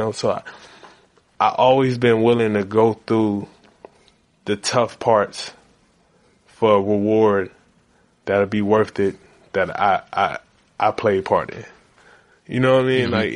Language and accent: English; Compton, California, United States; I'm going to just go to Compton High. I'm from Compton. It's walking distance from my home.